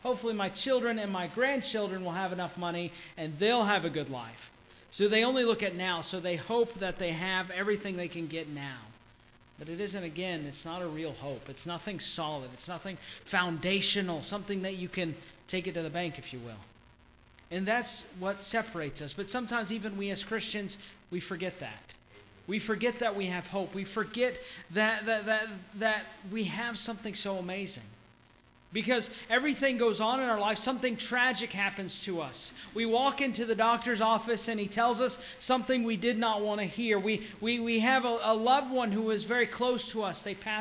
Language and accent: English; Georgia, United States; since I am from Georgia, as you may or may not be able to tell. Going from Georgia to here